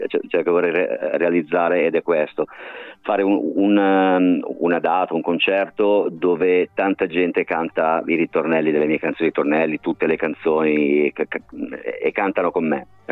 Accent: Lombardy, Italy; Io sono dalla provincia di Pavia.

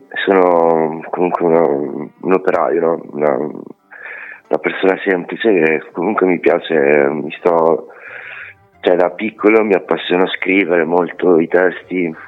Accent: Sicily, Italy; now in Barbianello, Italy; Io sono siciliano, ma abito a Pavia, cioè in provincia di Pavia, Barbianello.

